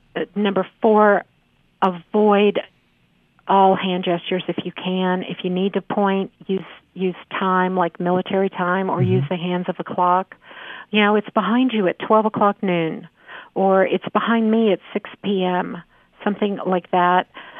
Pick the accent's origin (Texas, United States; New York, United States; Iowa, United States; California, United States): California, United States; born there; I was born in California, and my research assistant went to UC Santa Barbara.